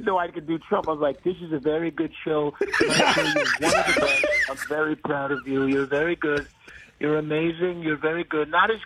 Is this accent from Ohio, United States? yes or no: yes; Cleveland, Ohio, United States; Yeah, I'm gonna tell you this right now. I'm from Cleveland.